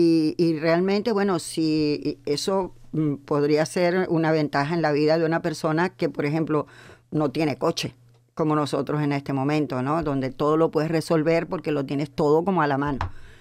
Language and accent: Spanish; Venezuela; Vengo de Venezuela, sí.